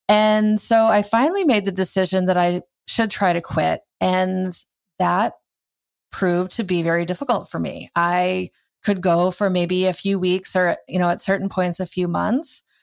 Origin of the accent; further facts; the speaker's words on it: Iowa, United States; I grew up in Iowa, so there wasn't a whole lot going on there.